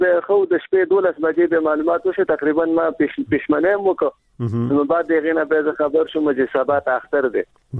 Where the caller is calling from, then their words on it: Nangarhar, Afghanistan; زه په ننګرهار کې یم د ستګرم ولسوالۍ.